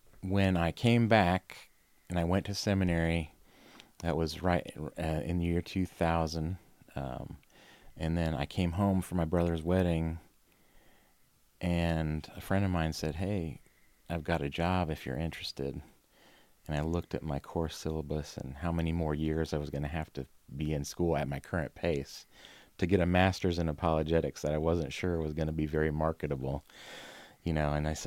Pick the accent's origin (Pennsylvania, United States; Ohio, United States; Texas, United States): Pennsylvania, United States; born there; also born or lived in Virginia / Madrid, Spain; I was born in Pennsylvania. We moved to Virginia.